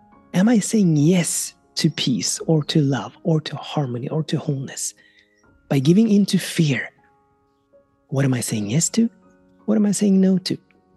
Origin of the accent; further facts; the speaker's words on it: Sweden; I'm from Sweden and we just happen to have currently the world's greatest pole jumper.